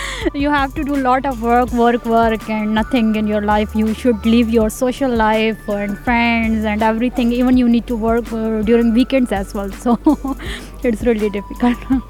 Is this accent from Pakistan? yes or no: yes; Pakistan; English is a second language; moved away as an adult; now in Slovenia; I came from Pakistan and I'm 31st year old and I'm doing here my PhD.